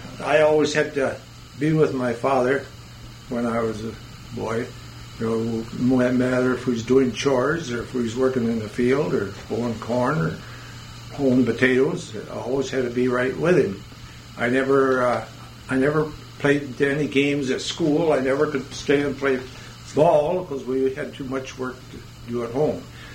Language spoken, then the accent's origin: English; Carrollton, United States; I was born in Carrollton, February the 14th, 1905, on a farm, and lived there till I was 7 years old, and we moved to Egypt Road in Carrollton.